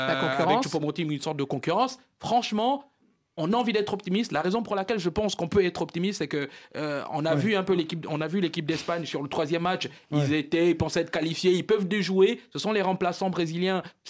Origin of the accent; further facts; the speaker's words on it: Gabon; moi en tant que Gabonais, il y a une grande communauté camerounaise au Gabon